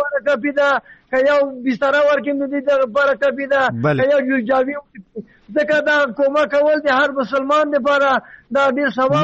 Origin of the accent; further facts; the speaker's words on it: Logar, Afghanistan; زه خپله د لوګر د ولایت یم